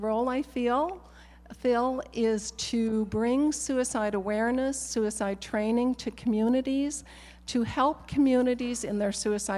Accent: Chilliwack, British Columbia, Canada; moved away as an adult; also born or lived in Terrace / Manitoba / Alberta; I grew up in Chilliwack. I was born in Terrace, was in Chilliwack all of my life, graduated from there, and eventually made my way to Manitoba

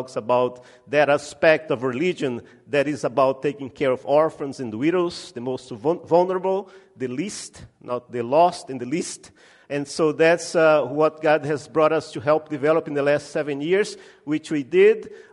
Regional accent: Belém, Pará, Brazil; And I come from the Amazon. The northern part of Brazil is the Amazon region. And I was born in Belém. It's a city, it's a major city in the Amazon, right on the coast, right where the Amazon River meets the ocean.

